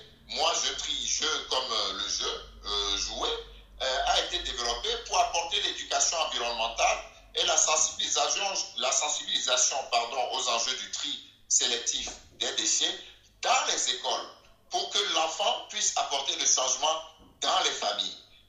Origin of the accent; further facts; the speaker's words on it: Togo; now in France; je fais quelque chose dans mon pays d'origine pour soutenir mon business. Mais c'est quand j'ai été au creux de la vague, que j'ai tout perdu au Togo